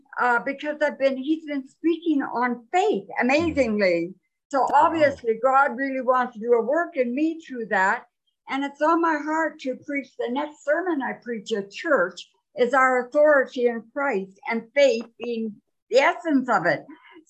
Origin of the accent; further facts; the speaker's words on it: Fernie, British Columbia, Canada; I'm from Fernie, British Columbia.